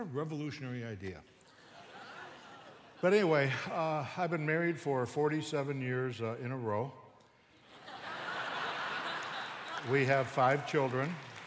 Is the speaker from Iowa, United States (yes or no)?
no; Williamsville, New York, United States; I grew up in Buffalo, New York, Williamsville, New York, to be exact.